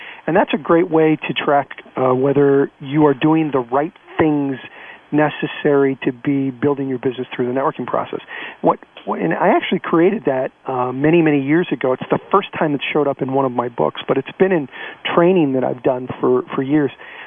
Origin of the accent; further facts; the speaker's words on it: Los Angeles, California, United States; I'm from Los Angeles. She's in New York.